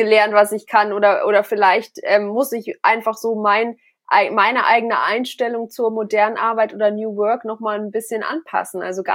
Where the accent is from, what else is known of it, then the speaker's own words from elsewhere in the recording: Germany; Und wir als Deutsche dann, wie du gerade gesagt hast, vielleicht sagen, ach, dann bestelle ich schnell bei Amazon was Neues